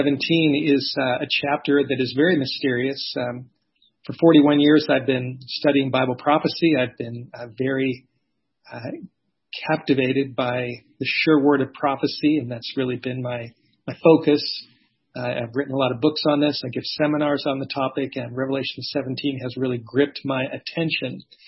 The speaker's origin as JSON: {"language": "English", "town": "Los Angeles", "region": "California", "country": "United States", "tie": "born or raised there", "said": "My background is California. This has been, I guess, kind of bittersweet to be back here. I grew up in California, grew up in Los Angeles, grew up in the Hollywood Hills, didn't grow up an Adventist. I grew up in a very secular Jewish home"}